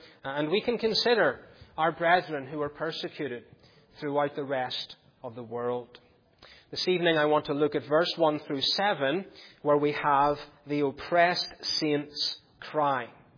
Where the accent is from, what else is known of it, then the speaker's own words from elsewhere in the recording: Northern Ireland, United Kingdom; growing up in Northern Ireland